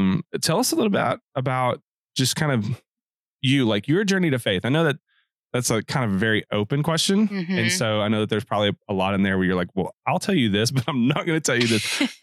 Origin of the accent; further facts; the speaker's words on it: Arkansas, United States; we switched going to church on Sundays to just watching NASCAR, which, because we grew up in Arkansas, that's what you do with your free time.